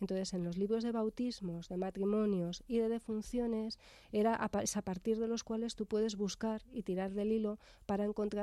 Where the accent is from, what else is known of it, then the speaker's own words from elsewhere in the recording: Madrid, Community of Madrid, Spain; yo ya soy madrileña, yo ya nací en Madrid.